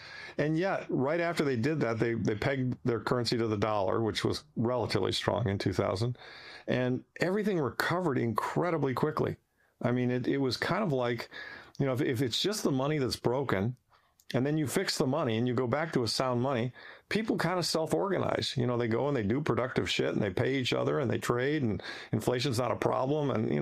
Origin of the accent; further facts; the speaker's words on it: United States; I'm just an American who, you know, lived in what's a great country in so many respects